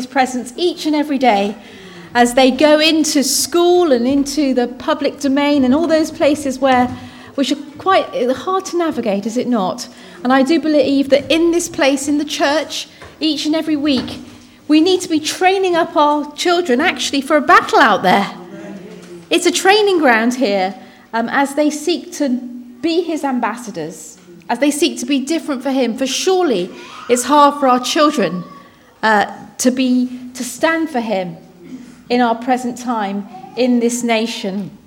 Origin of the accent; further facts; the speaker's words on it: Portland, South West England, United Kingdom; But I was born and raised down in Portland in Dorset. My father came over in the 1960s. He was a waiter.